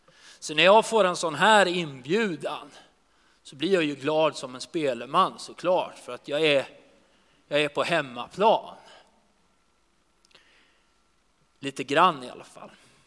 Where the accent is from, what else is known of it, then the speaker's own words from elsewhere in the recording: Sweden; Jag är uppvuxen på Kattegatt.